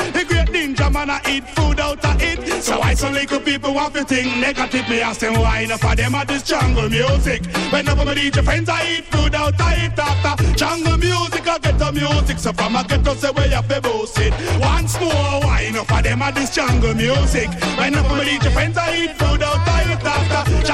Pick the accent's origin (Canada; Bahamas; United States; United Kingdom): United Kingdom; England; So as a English youth, say me after inna it after. England me born and after England me live.